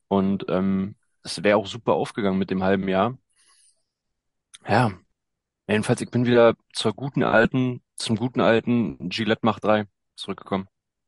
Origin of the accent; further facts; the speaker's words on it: Berlin, Germany; ich komme aus Berlin, ich weiß, wie es ist mit den Geschlechtern und ich bin da sehr non-binär